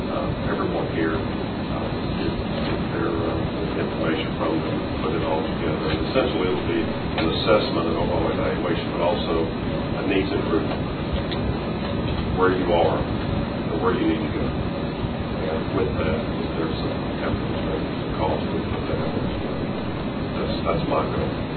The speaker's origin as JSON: {"language": "English", "town": "Pasadena", "country": "United States", "tie": "born or raised there", "said": "I grew up in Pasadena. Tried to leave there years ago with the CIA, and that didn't work out. So I put my football and stayed in Pasadena."}